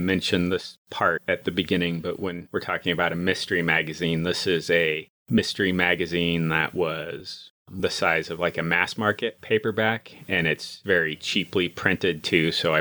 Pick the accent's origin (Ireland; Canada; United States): United States; the West; growing up in the West, and this may be different, like, back in the Midwest or back East, as we like.